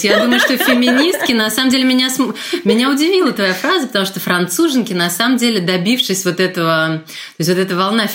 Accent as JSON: {"language": "Russian", "region": "Moscow", "country": "Russia", "tie": "born or raised there", "moved": "yes", "lives_now": "Paris, France", "said": "я выросла в Москве, да, Москва, конечно, город довольно, это не очень представительный для России город, наверное, мир в себе, да, но он все-таки близок к Европе"}